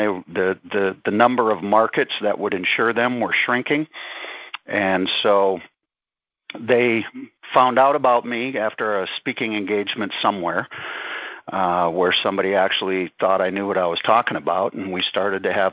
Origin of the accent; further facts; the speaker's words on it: North Dakota, United States; moved away as an adult; now in Minneapolis, United States; I'm a native Dakota boy. I was born in South Dakota, and at age 5, I moved to North Dakota and finished up high school there